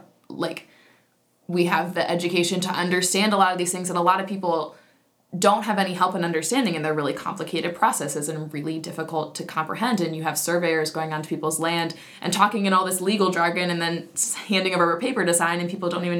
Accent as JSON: {"language": "English", "region": "Virginia", "country": "United States", "said": "I'm from Virginia, and I've worked on pipelines in Virginia before"}